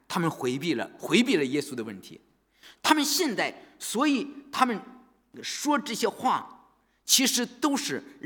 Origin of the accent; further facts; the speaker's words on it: China; 就像我们四几年的时候我们中国人被日本征服了一样，你知道了吧